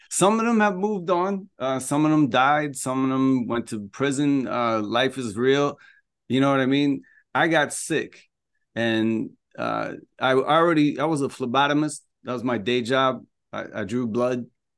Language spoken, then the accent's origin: English; Chicago, Illinois, United States; I'm from Chicago area, and I was into music real heavy